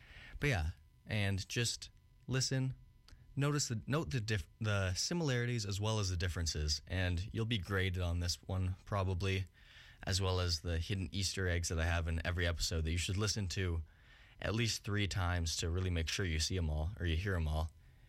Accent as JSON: {"language": "English", "town": "Hamilton", "region": "Ontario", "country": "Canada", "said": "because I'm always looking for music in Hamilton since I'm from Hamilton."}